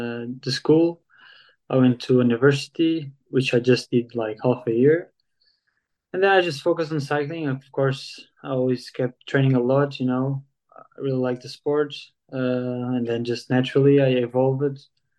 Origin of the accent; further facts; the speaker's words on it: Portugal; English is a second language; now in Andorra; I'm 25 years old. I'm from Portugal. I currently live in Andorra